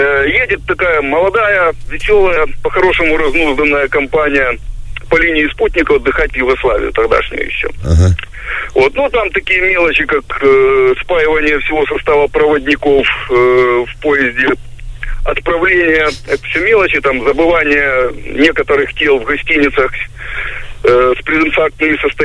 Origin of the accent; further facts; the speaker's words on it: Kyiv, Ukraine; Да, я из Киева